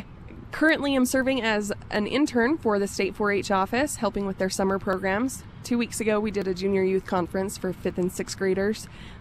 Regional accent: United States; I am from Davis.

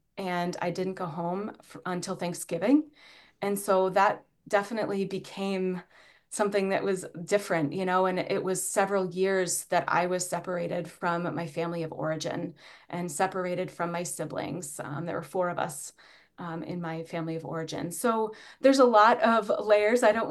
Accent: Presque Isle, Maine, United States; born there; Now, I was born in Presque Isle, Maine, so way up north. And my whole family was there.

